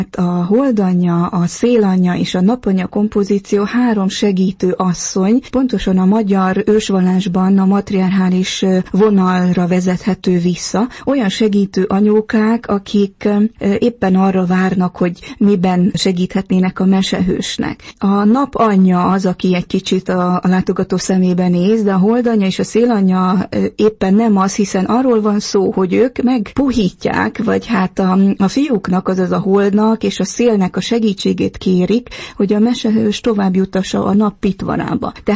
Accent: Corund, Harghita, Romania; hiszen én ezeken nőttem fel Erdélyben, Korondon, a fazekasság központjában.

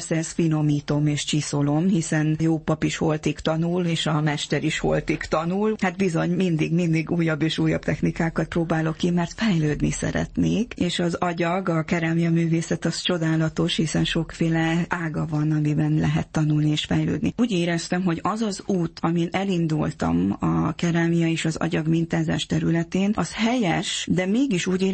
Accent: Székely Land, Romania; Tekintve, hogy én egy hagyományőrző családból származom, Székelyföldről, ahol igenis fontos volt a magyar néphagyomány, hiszen apai ágról mindenki fazekassággal foglalkozott

